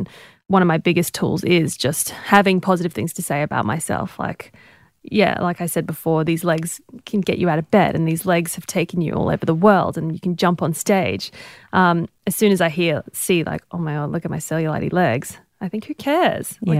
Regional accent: Papua New Guinea; You know, I grew up in Papua New Guinea

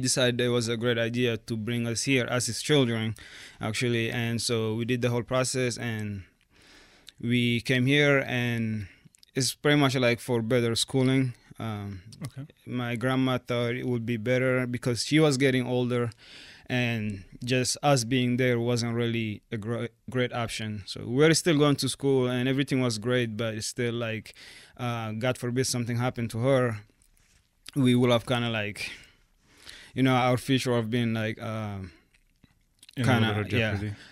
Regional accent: Chad; now in United States; So I am from Chad. I was raised by my grandma, so I've lived with her.

